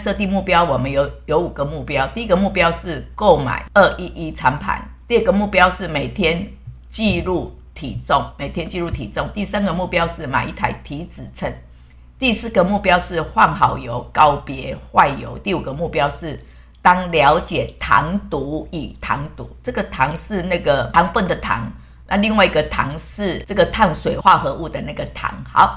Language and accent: Chinese; China; 那对我们中国人来讲，是不是非常难改呢？